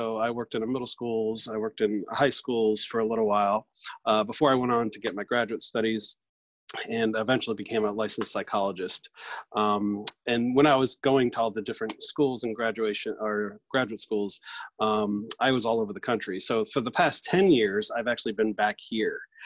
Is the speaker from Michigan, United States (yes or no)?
no; Maryland, United States; Well, I grew up in Maryland. I actually come from a military family. My dad was stationed in the Pentagon, so I didn't have to move around a lot when I was a kid.